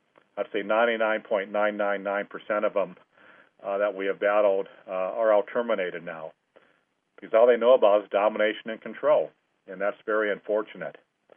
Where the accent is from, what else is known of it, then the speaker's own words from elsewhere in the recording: California, United States; But anyway, I'm from California, and, you know, in California here what happens is most people kind of have been there and done